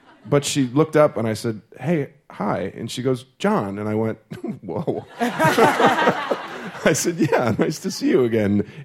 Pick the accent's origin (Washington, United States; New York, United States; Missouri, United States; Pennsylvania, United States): Missouri, United States; St. Louis; I'm from St. Louis, Missouri.